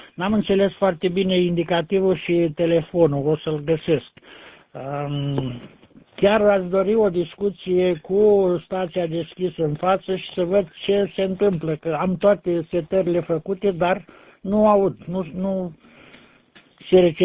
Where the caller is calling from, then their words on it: Piatra Neamț, Neamț County, Romania; de la Piatra Neamț